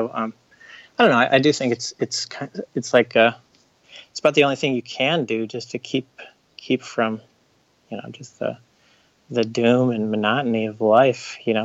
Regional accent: Ohio, United States; Yeah, I'm from Ohio originally. I went to like a small liberal arts college in Ohio

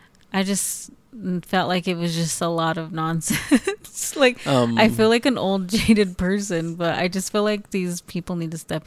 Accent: United States; accent: American; I'm American, so if I go to another country and I, like, even if it's another English-speaking country, they're like, you have an American accent.

